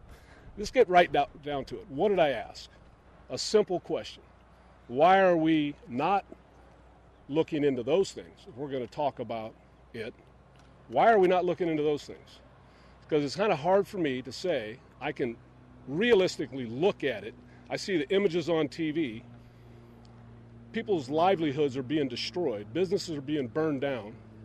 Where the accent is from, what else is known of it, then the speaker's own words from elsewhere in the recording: United States; But I also love the fact that I'm an American, and that means I'm free to express myself